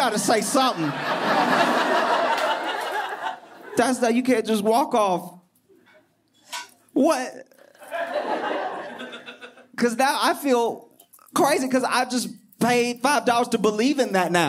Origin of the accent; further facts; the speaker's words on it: Louisiana, United States; I grew up in Louisiana, and oh, thanks.